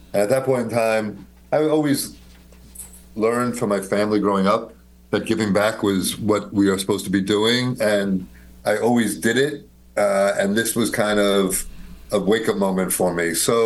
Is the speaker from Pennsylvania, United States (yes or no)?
no; New York City, New York, United States; But, you know, I grew up in New York City. I'm 57 last week. Wow, 57 years old, and I grew up...